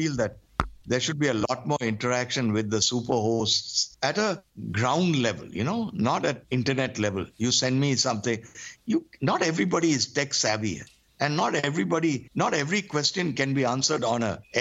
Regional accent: Kerala, India; I'm from Kerala.

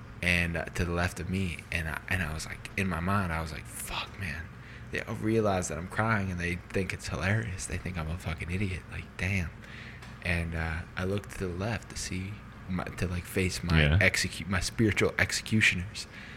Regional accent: Iowa, United States; I have a PhD in working hard. I'm from Iowa.

